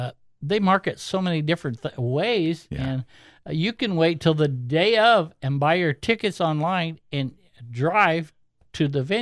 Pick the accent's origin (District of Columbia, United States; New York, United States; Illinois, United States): Illinois, United States; Dahinda; I was raised in Dehinda and involved with the fair board for 27 years.